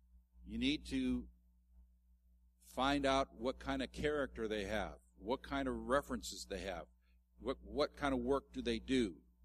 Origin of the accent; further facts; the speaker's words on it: Ireland; Because I'm Irish doesn't mean I have a can blow up and have a tantrum.